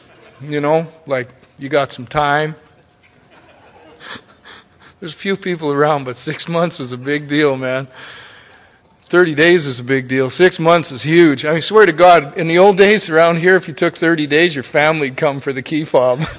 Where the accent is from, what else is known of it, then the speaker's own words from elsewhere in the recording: Canada; We're from Canada. That's like being from fucking Mars, you know, like, because they all have some pretty weird ideas about Canada